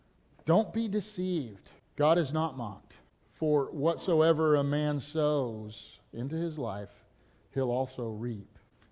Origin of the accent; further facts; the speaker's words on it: Idaho, United States; also born or lived in North Dakota; I was born in North Dakota, traveled all over the world, ended up in southeast Idaho, which is near where he met my mother, but not exactly the same town. And they raised me in a Christian home